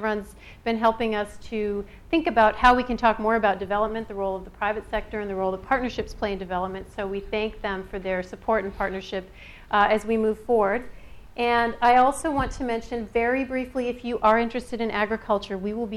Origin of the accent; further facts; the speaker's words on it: Minnesota, United States; I grew up in Minnesota, so I'm very happy to be here with someone representing a Minnesota company